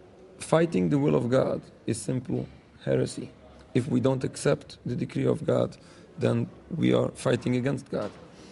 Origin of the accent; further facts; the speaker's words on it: United States; I'm an American citizen. I'm a loyal American citizen.